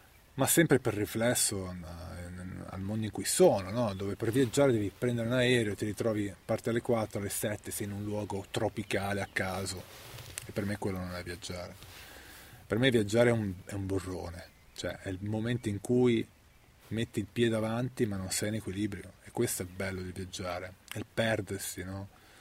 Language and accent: Italian; Taranto, Apulia, Italy; born there; andando a Taranto mi sono reso conto che sono nato dove è nato, in questo palazzone enorme, con non so quante scale, arrivava fino alla Z, non so, 20 scale, alto 80 metri, madonna, tutto arancione